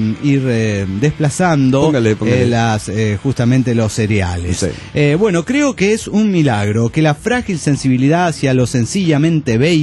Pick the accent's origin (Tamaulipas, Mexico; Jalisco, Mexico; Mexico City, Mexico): Jalisco, Mexico; Guadalajara; de Guadalajara, Jalisco, México.